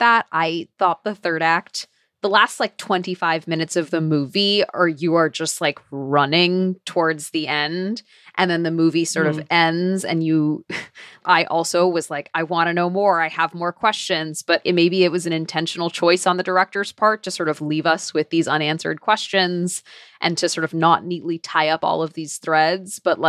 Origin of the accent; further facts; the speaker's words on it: New York City, New York, United States; but as a New Yorker, I feel like there are a lot of things that I'm just uninformed about.